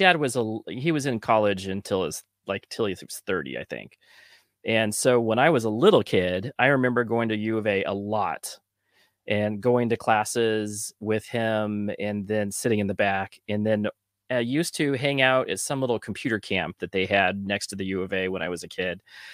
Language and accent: English; Tucson, Arizona, United States; I am from Tucson, Arizona. I was born there, kind of raised there a little bit of my life.